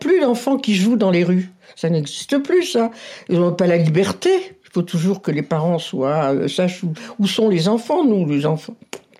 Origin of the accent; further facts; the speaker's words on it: Faux-la-Montagne, Nouvelle-Aquitaine, France; born there; Ah, je suis née à Faux, oui.